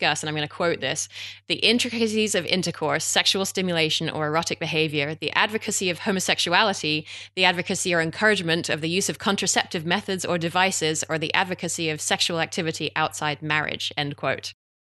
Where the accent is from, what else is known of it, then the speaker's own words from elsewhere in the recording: England, United Kingdom; I'm English and so didn't have any sex education here.